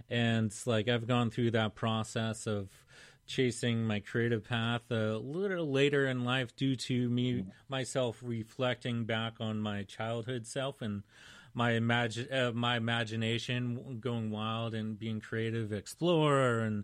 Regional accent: Massachusetts, United States; where from my home state of Mass, that it was never really considered that.

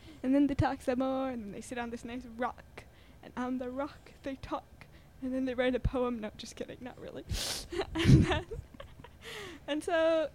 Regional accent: Hudson, New York, United States; I'm 13, and I'm from Hudson.

